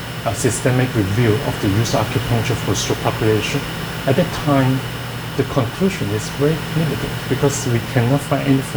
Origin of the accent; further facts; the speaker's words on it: Hong Kong; English is a second language; now in Canada; And I'm an immigrant from Hong Kong. I came to this country in 1991. So 27 years, my English is still not good.